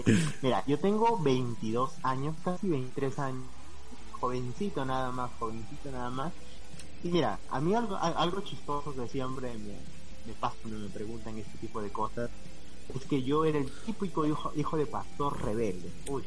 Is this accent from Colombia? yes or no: no; Chimbote, Ancash, Peru; yo soy natal de aquí, de un pueblo norteño donde se come el mejor ceviche del Perú